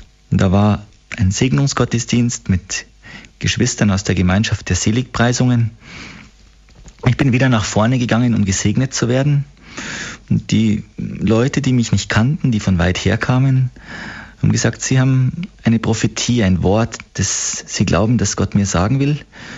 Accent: Olching, Bavaria, Germany; in einer Gebetsgruppe, die in Olching war, in meinem Heimatort

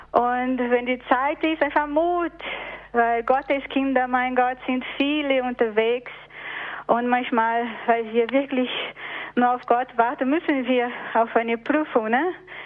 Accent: Brazil; now in Germany; ich komme aus Brasilien.

